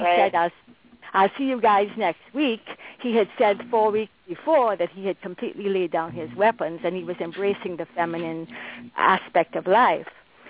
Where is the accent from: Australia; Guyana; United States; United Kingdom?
Guyana; born there; I was born in British Guiana, British parents, but I lived in 10 countries.